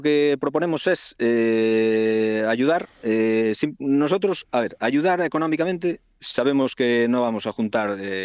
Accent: Carnota, Galicia, Spain; aquí nosotros somos de Carnota, en La Coruña

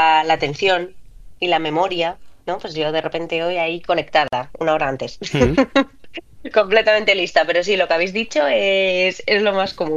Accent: Spain; que así somos los españoles, que estiramos más el día que nadie.

